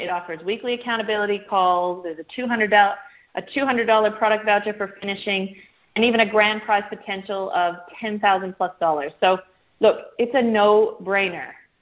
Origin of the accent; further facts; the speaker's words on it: Eastern Canada, Canada; The leaves don't quite turn the same color as they do where I'm used to. I grew up in Eastern Canada